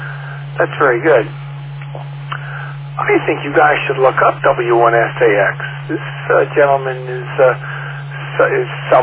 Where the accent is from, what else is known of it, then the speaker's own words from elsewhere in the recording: Little Falls, New Jersey, United States; I grew up in Montclair in Little Falls, so I actually know where your street is.